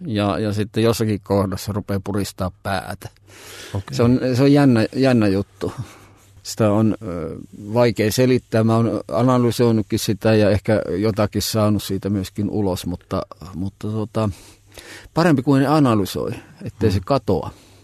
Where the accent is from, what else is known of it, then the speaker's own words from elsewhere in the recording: Joensuu, North Karelia, Finland; moved away as an adult; mä oon Joensuusta kotoisin ja hyvin vahva tämmöinen pohjois-karjalainen identiteetti ollut ja se oli hyvin rakas paikkakunta siinäkin vaiheessa, kun vähän reilu 20 vuotta sitten muutin pääkaupunkiseudulle.